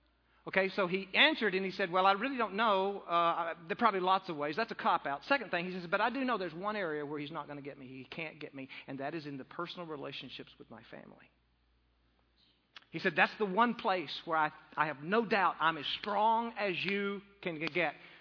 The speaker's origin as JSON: {"language": "English", "region": "Texas", "country": "United States", "tie": "born or raised there", "said": "I grew up in West Texas. I grew up around coyotes."}